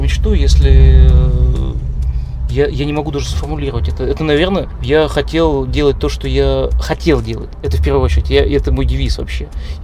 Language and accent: Russian; Perm, Perm Krai, Russia; и пермяков в том числе, потому что я из Перми, и, может быть, это какой-то дух пермский, вот этот, не знаю, река Кама дает энергию и силу нашим землякам.